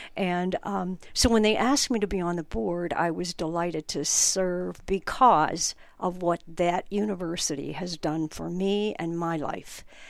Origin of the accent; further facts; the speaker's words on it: Youngstown, Ohio, United States; born there; So I was born in Youngstown, Ohio. I am the oldest of three daughters.